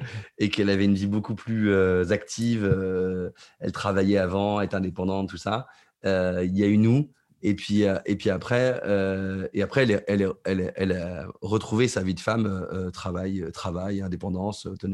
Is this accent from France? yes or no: yes; eastern France, France; born there; Moi, je suis né, dans l'Est de la France, dans une famille bourgeoise. De provincial, on va dire, avec un fonctionnement patriarcal.